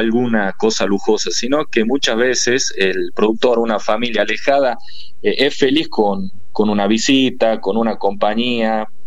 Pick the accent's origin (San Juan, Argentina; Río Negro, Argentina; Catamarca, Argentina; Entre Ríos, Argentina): Catamarca, Argentina; Santa María; Yo soy de Santa María, provincia de Catamarca.